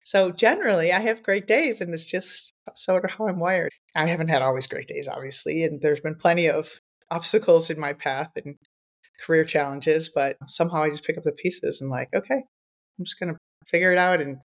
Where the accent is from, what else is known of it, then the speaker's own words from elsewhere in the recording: Michigan, United States; moved away as an adult; we're both from Michigan.